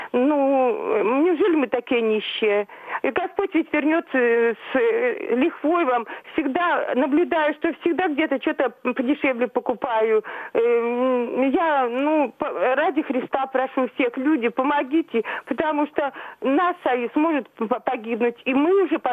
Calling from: Novosibirsk, Novosibirsk Oblast, Russia; я из Новосибирска.

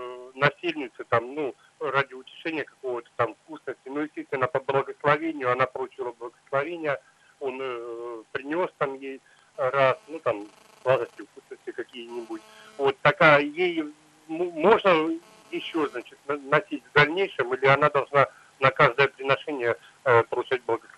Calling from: Saint Petersburg, Russia; Здравствуйте, Санкт-Петербург

